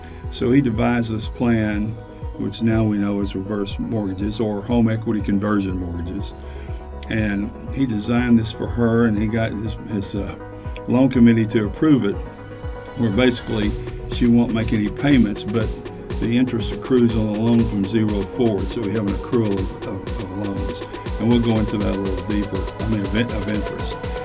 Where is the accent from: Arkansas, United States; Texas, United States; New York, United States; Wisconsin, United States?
Arkansas, United States; Hot Springs; I'm born and raised in Hot Springs. My wife and I are from here, so we've lived here all of our life.